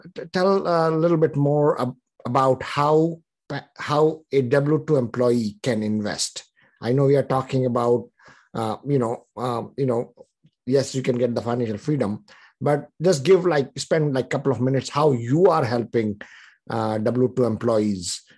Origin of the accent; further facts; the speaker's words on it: India; moved away; like I came from India in 97.